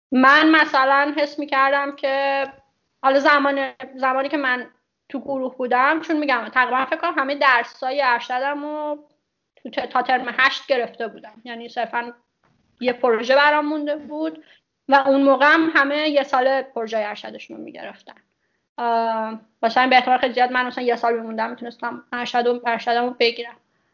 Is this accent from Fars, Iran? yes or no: yes; Shiraz, Fars, Iran; کلن به عنوان یه شیرازی مجبورم